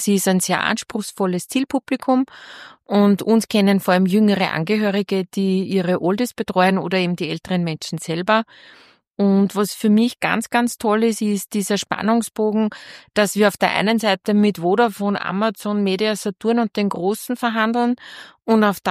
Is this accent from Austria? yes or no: yes; Upper Austria, Austria